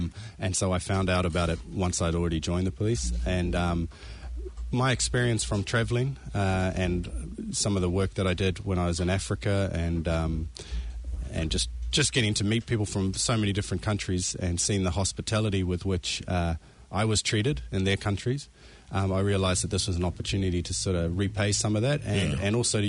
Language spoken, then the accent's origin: English; New Zealand; I grew up in New Zealand and I went to school here